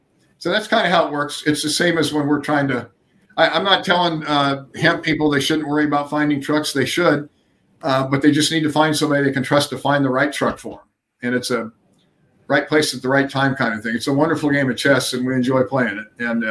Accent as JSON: {"language": "English", "region": "California", "country": "United States", "said": "And of course, I'm from California."}